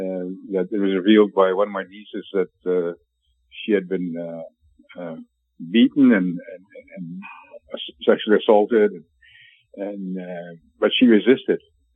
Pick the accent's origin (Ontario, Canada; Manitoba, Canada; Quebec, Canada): Manitoba, Canada; I come from the Yellowquill's Band of 1871, which is basically broken into three pieces.